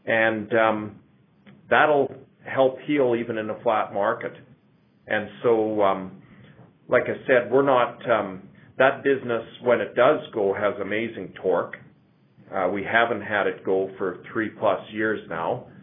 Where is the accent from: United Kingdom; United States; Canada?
Canada; I guess as a Canadian, it saddens me